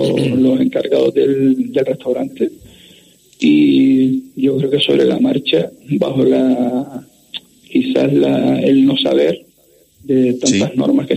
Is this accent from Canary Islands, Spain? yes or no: yes; Las Palmas, Canary Islands, Spain; Si somos de Las Palmas, no íbamos a ir a otro lado con la que está cayendo.